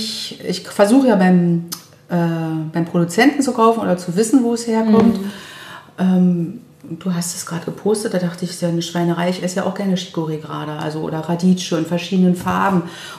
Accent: Berlin, Germany

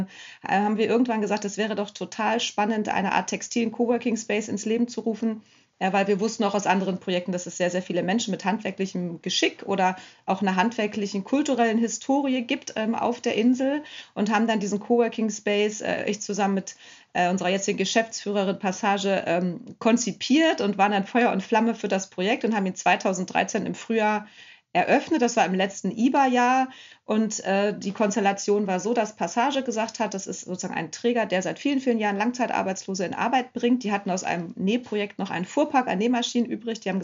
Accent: Dresden, Saxony, Germany; born there; also born or lived in Thuringia / North Rhine-Westphalia / Lüneburg; Ich bin in Dresden geboren und habe dann lange in Thüringen gewohnt und bin dann nach der Wende, hat es mich nach Nordrhein-Westfalen verschlagen und zum Studium nach Lüneburg.

